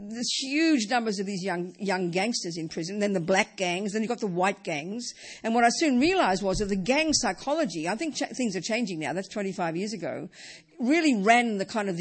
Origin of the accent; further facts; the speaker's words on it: Australia; I was based in California. I'm from Australia, as you know, and I was based in California.